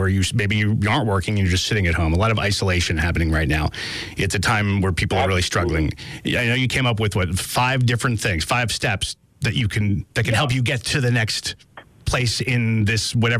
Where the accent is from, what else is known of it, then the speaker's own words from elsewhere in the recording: Bridgewater, New Jersey, United States; He's from my hometown, Bridgewater, New Jersey.